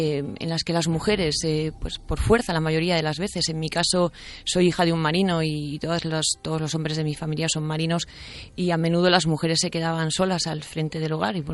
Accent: San Sebastián, Basque Country, Spain; No, yo soy donostiarra.

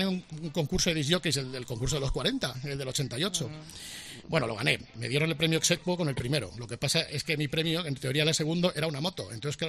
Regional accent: Aragon, Spain; now in Madrid, Spain; como yo soy un maño en el exilio, en el amable exilio de Madrid

